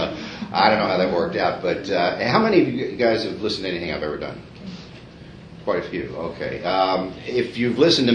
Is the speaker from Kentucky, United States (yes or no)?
yes; Louisville, Kentucky, United States; I was born in Louisville, Kentucky. And I say that because I love the place I was born. I've lived there my whole life.